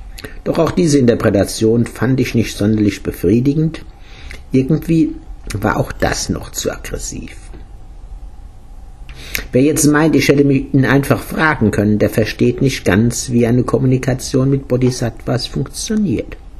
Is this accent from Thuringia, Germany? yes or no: no; Großauheim, Hesse, Germany; Der Tambour-Major in den Festzügen der 50er Jahre in meinem Heimatort Großauheim.